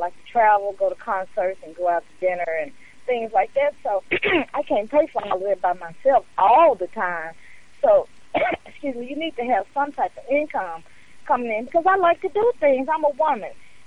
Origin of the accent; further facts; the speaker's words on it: Jamaica; But like I was saying, yeah, I'm like a Jamaican.